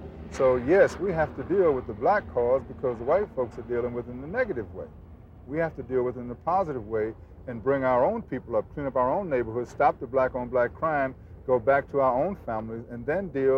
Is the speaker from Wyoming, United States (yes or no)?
no; Long Island, New York, United States; because I grew up on Long Island, and I always visited the city, so now I'm visiting the city.